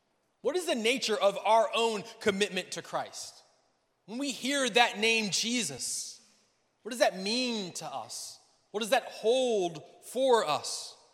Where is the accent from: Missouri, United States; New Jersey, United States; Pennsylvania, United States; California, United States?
New Jersey, United States; Now, I'm from New Jersey, where they only breed skeptical people.